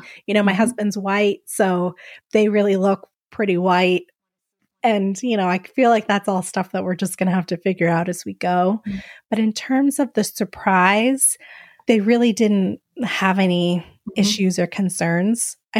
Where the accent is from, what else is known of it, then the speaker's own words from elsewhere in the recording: Arizona, United States; Because I grew up in Arizona, there's not a large African American or Black population here.